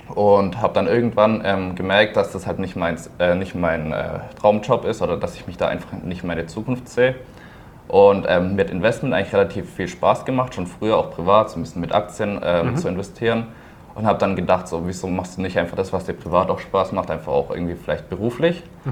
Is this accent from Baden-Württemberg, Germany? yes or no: yes; Pforzheim, Baden-Württemberg, Germany; Also ich komme auch aus Pforzheim, bin dort geboren, war dort auf einem Wirtschaftsgymnasium